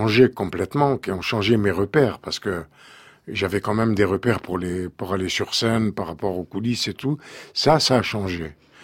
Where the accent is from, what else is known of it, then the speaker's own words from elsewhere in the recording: Algeria; C'était des gens de chez nous. Et puis, en Algérie, on avait une certaine fierté